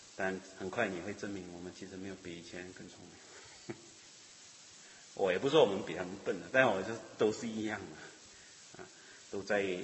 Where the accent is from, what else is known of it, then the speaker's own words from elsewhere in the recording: Malaysia; 我在马来西亚从小在教会长大